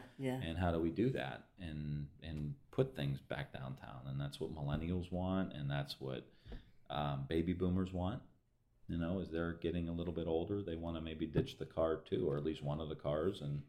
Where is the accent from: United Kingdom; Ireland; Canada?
Ireland; as an Irishman, I say the pub, you know, it was a public house.